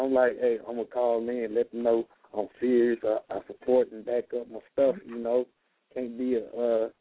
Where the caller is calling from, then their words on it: Louisiana, United States; Mr. Given Thrill, call 318 Louisiana.